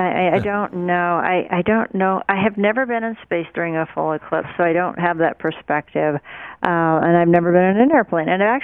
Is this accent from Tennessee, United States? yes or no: no; Carthage, Missouri, United States; born or raised there